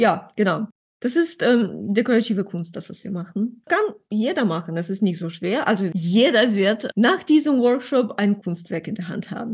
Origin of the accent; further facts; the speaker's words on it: Ukraine; German is a second language; now in Germany; Ich komme aus der Ukraine. Ich bin schon seit fast 15 Jahren in Deutschland.